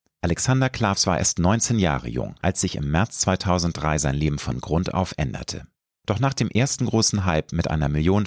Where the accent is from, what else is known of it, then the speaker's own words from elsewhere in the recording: Hamburg, Germany; In der, ja, sag ich mal, Peripherie von Hamburg, meiner Heimatstadt.